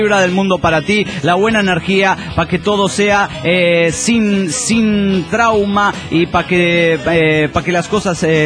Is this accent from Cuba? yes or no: no; Ciudad Juárez, Chihuahua, Mexico; de Ciudad Juárez, México.